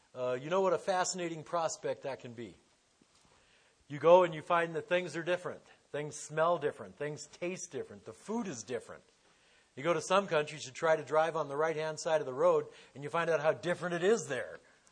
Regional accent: Detroit, Michigan, United States; Growing up in Detroit, if you had a home, chances were the mortgage was paid in part because you were associated with the auto industry.

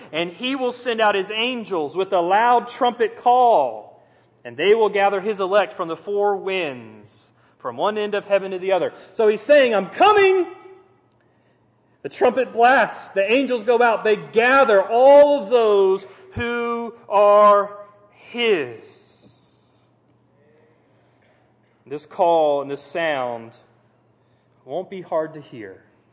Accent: Titusville, Florida, United States; Growing up in Titusville, and I've probably shared this before, but when those shuttles take off, you feel it.

